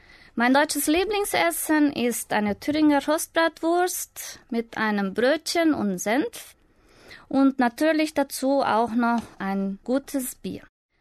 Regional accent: Rio Grande do Sul, Brazil; Ich komme aus Brasilien. Ich wohne in einer kleinen Stadt, die Feliz heißt, und sie liegt in Südbrasilien. Ich bin im Jahr 1973 geboren

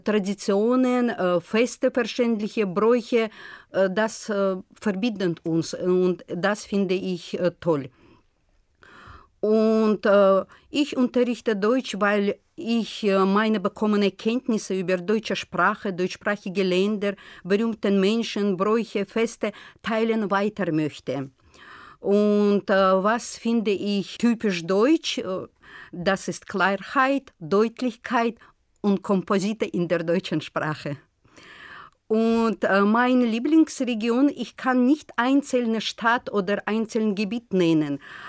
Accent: Baku, Azerbaijan; German is a second language; Ich komme aus Aserbaidschan, zwar aus der Hauptstadt von meinem Land, Baku. Baku liegt am Ufer des Kaspischen Meeres.

